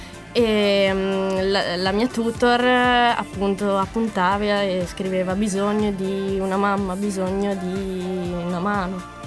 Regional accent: Chiavari, Liguria, Italy; Io sì, sono di Chiavari.

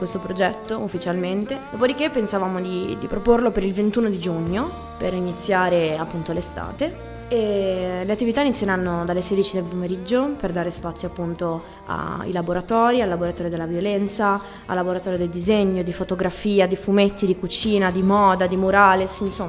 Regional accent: Mezzanego, Liguria, Italy; io sono di Mezzanego

